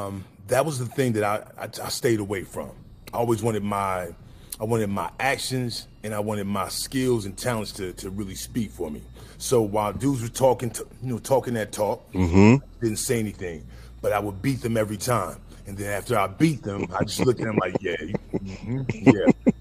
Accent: Lorain, Ohio, United States; I grew up in Lorain, which is a small steel city right on the lake, right, I'll say maybe 30 miles west of Cleveland, right on the lake, on Lake Erie.

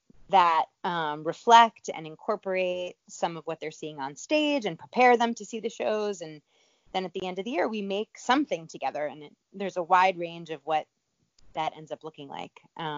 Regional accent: New York City, New York, United States; I was born and raised in New York City

